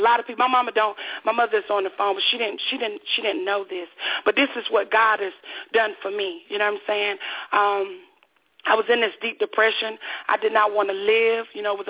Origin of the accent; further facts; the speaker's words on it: Enfield, North Carolina, United States; now in Raleigh, United States; I'm from North Carolina. I stay in Raleigh right now. I'm originally from a town called Enfield, North Carolina.